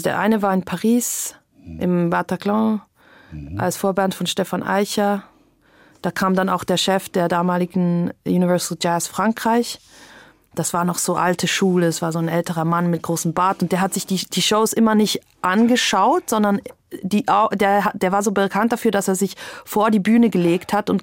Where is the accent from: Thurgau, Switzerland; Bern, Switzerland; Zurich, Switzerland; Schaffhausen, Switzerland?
Zurich, Switzerland; Ich als Zürcherin, für mich war das wie Hollywood